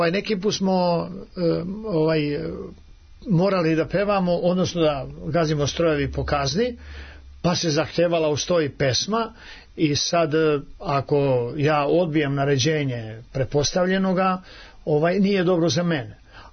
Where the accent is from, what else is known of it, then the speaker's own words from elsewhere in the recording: Šumadija and Western Serbia, Serbia; mada sam se ja takmičio gore kod nas u Dragačevu, osvajao, imali smo festival raspevan u Dragačevu